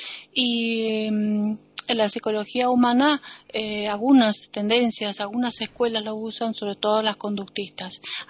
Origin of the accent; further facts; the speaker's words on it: Mendoza, Argentina; de Mendoza, República Argentina.